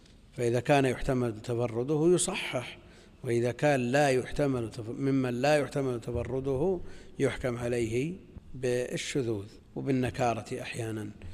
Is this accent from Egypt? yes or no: no; Najd, Saudi Arabia; لكن هو عندنا في نجد المراد به الصحراء